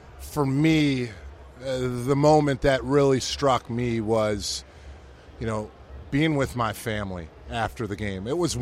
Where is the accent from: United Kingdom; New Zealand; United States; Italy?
United States; Chicago, Illinois; I grew up on the south side of Chicago, and I was a Bears fan